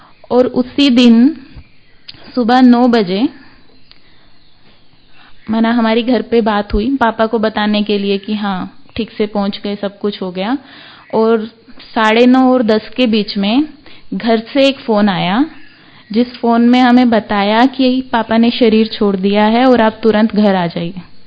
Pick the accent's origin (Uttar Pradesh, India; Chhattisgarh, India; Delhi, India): Delhi, India; जो वहां से शुरू होके जो हमारा होम टाउन है दिल्ली तक जाती है